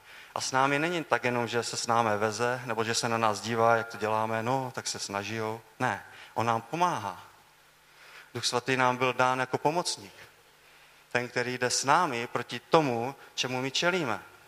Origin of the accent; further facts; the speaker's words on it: Dřevohostice, Olomouc Region, Czechia; Já pocházím z Dřevolostic, jsem takový balík z vesnice.